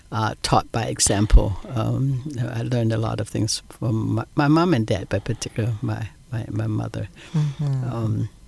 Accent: Hong Kong; born there; My mother is really a social worker of her kind in the 1940s when I was born or before that in Hong Kong.

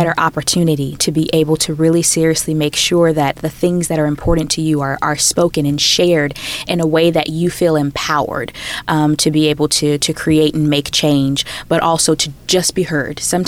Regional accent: Chicago, Illinois, United States; I'm a native of Chicago, born and raised in the South Side, Jeffrey Manor. And, you know, definitely love my City.

